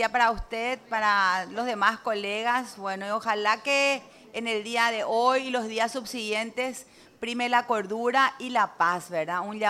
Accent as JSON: {"language": "Spanish", "country": "Paraguay", "said": "feliz como mamá, feliz como paraguaya"}